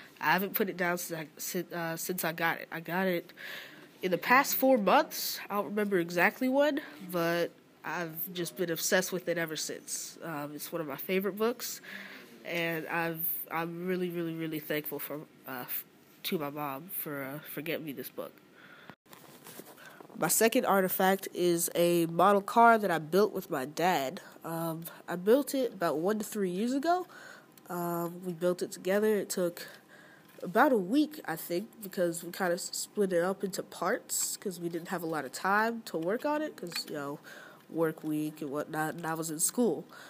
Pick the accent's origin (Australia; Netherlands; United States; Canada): United States; Oakland, California; I'm from Oakland, California, and I love drawing and art.